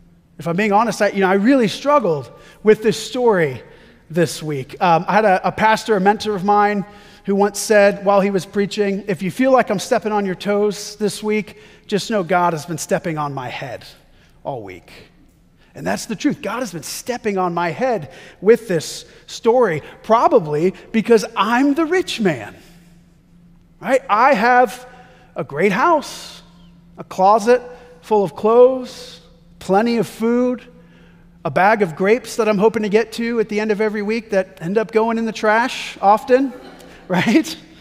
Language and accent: English; Texas, United States; I'm like, no, I'm from Texas and I'm a giant.